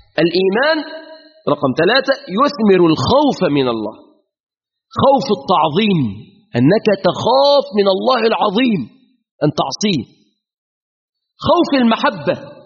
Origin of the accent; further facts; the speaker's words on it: Mansoura, Dakahlia, Egypt; قلت له انا من المنصوره